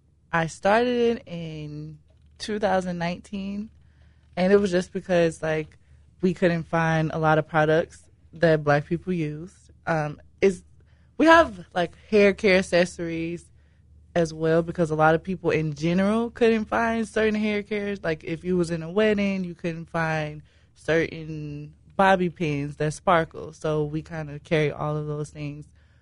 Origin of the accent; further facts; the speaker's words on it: Chicago, Illinois, United States; Well, I'm from Chicago.